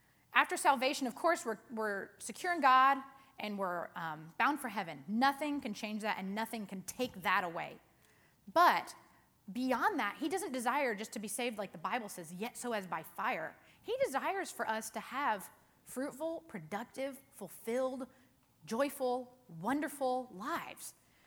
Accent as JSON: {"language": "English", "region": "Indiana", "country": "United States", "tie": "born or raised there", "moved": "yes", "lives_now": "California, United States", "said": "I grew up in Indiana, and it rains pretty frequently. I'd say we have similar climates, Indiana, Oklahoma, kind of this Midwestern region. But we moved to California several years ago, and we live not far from the Mojave Desert."}